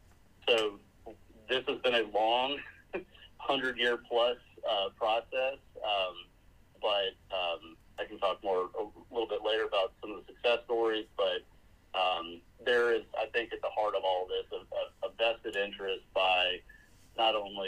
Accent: Houston, Texas, United States; I moved here from Houston, Texas, where I was born and raised, and you know, I used to call it the capital of suburban sprawl.

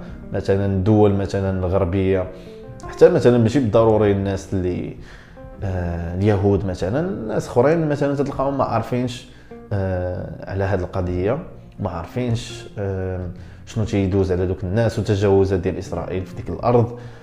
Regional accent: Morocco; حنا كمغاربه، وتنظن ممكن واقع حتى حنا كعرب، اننا عاطفيين اكثر من القياس.

